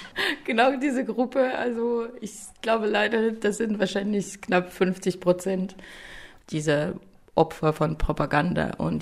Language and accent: German; Russia; German is a second language; Ich komme aus Russland